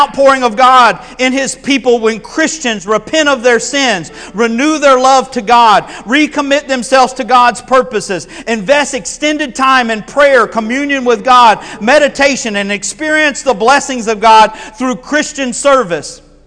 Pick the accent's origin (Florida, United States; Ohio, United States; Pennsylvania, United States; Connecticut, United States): Florida, United States; Panama City; One of the last major revivals in North America happened near my hometown, and I'm from Panama City. It happened in Pensacola.